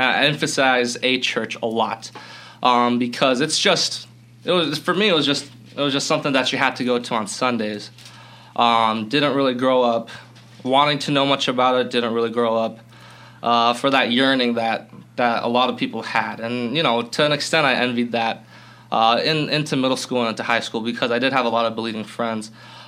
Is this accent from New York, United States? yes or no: no; Boulder, Colorado, United States; And I grew up in Colorado, in Boulder, Colorado. And so over there, we have a milk delivery